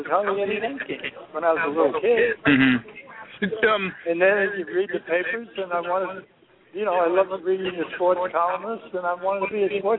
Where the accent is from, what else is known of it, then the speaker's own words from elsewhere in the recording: Brooklyn, New York, United States; I just said I was a kid growing up in Brooklyn and Bay Ridge and reading the papers.